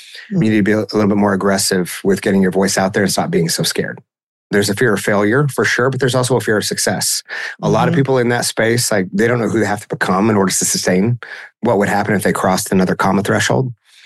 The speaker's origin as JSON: {"language": "English", "region": "Oklahoma", "country": "United States", "said": "People are like, where are you from … I'm like, certainly not Texas. Let's just get that straight right now. I'm from Oklahoma."}